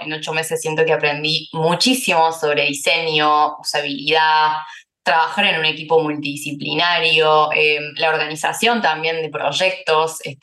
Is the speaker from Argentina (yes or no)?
yes; Argentina; now in London, United Kingdom; soy de Argentina, pero vivo en Londres hace un año y medio más o menos.